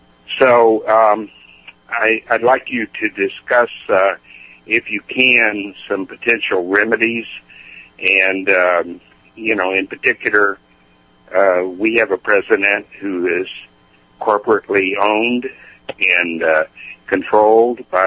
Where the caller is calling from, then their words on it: Biloxi, Mississippi, United States; I'm calling from Biloxi, Mississippi.